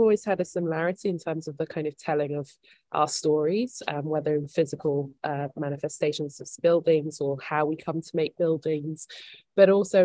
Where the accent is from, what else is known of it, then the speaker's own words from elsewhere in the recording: Ghana; They're not of the same country, I'm Ghanaian, but there was something that seemed to transcend borders in her writing